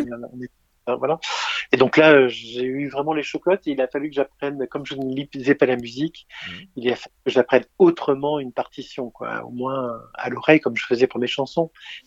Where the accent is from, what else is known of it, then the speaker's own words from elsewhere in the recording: Marseille, Provence-Alpes-Côte d'Azur, France; Je suis marseillais d'origine, donc c'était un théâtre à Marseille. Qui est dans le panier, qui est le théâtre de l'Anche. Et puis après, je suis arrivé à Grenoble.